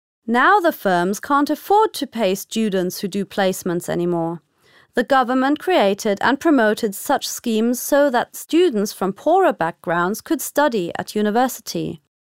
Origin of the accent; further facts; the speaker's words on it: Newcastle, North East England, United Kingdom; I'm 20 and I come from Newcastle.